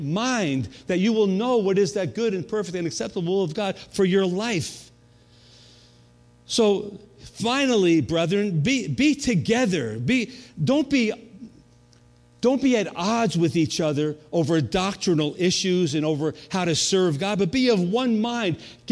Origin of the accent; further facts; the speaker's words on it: New York, United States; You know, I'm from New York, so I grew up with the Yankees, right?